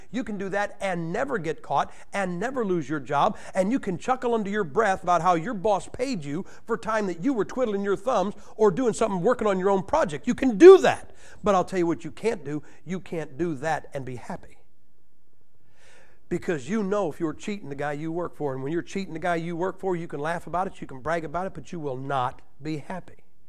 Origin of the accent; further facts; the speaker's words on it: Massillon, Ohio, United States; I'm from Massillon, Ohio. I was raised three blocks from five steel mills.